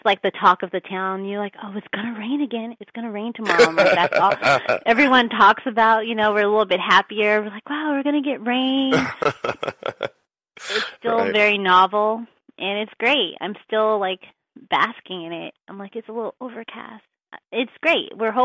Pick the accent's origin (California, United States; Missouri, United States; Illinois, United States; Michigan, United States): California, United States; I'm from Southern California my whole life, and that's it, pretty much.